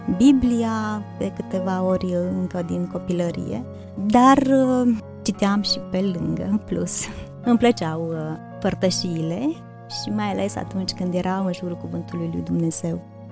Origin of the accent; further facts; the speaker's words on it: Suceava, Suceava County, Romania; Eu sunt din Suceava, aici m-am născut în urmă cu 37 de ani, într-o familie de credincioși, mai am doi frați și trei surori, eu sunt a treia. Am frecventat de mic împreună cu familia mea Biserica Penticostală